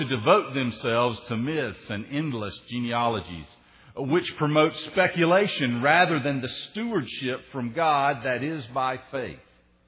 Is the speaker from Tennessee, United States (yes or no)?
yes; Tennessee, United States; accent: Tennessee; I grew up on the Tennessee River, so if you're new, that's the part of the accent that you're missing there, that Tennessee boy that still lives somewhere within me. I love the Tennessee Valley